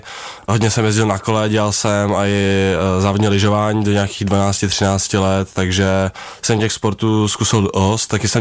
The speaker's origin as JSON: {"language": "Czech", "region": "Prague", "country": "Czechia", "said": "Já jsem z Prahy, z Horních Počernic a ten okruh vlastně v Jechovický Korunce, takže to je kousek."}